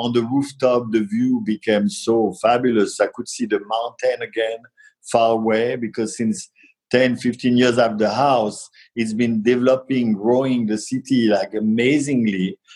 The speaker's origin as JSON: {"language": "English", "region": "Auvergne-Rhône-Alpes", "country": "France", "tie": "born or raised there", "second_language": "English", "said": "This is where I grew up in France, in this countryside of France near Lyon. And the house of my parents was really in the surrounded by vineyard and field and woods."}